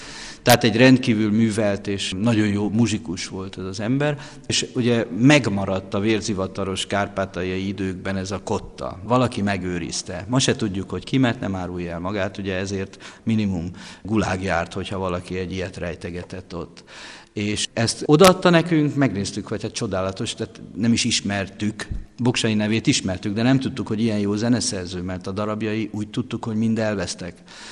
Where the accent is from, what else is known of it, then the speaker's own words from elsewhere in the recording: Northern Hungary, Hungary; én Észak-Magyarországon egy görögkatolikus közegben nőttem föl, édesapám is, és mindkét nagyapám pap volt